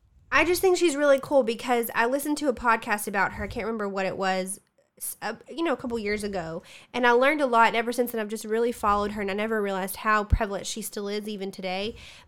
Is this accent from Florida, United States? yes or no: no; Tennessee, United States; because we're from Tennessee, you know.